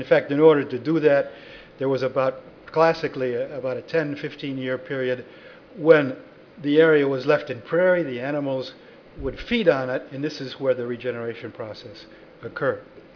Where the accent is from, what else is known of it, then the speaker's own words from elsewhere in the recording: Midwest, United States; When I first went to France, I'm from the Midwest, and so everybody's talking about wearing out the soils.